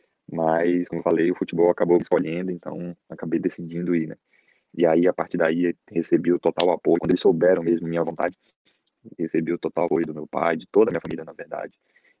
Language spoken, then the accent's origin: Portuguese; Manaus, Amazonas, Brazil; also born or lived in Salvador; Onde eu morei, né, onde passei minha infância todinha. Apesar de ter nascido em Salvador, eu cresci em Manaus.